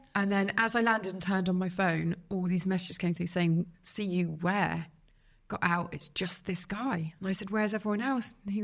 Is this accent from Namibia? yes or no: no; Redditch, West Midlands, United Kingdom; I'm from Redditch. I had been working in McDonald's until about, you know, a few years before that. Drive a Metro GTI. Have no clue, didn't grow up with any money.